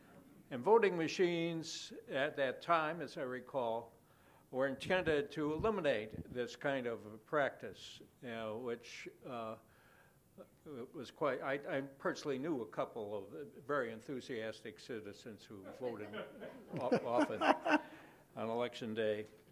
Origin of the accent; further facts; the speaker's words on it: Chicago, Illinois, United States; also born or lived in Palo Alto; Consider this question to be one from one former Palo Alto resident to another. Regarding voting machines, I grew up in the Chicago area.